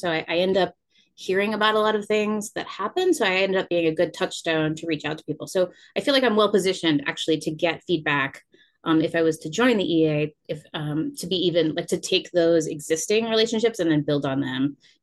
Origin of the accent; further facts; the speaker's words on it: United States; I grew up outside of Washington, D.C. The community I was in was incredibly diverse.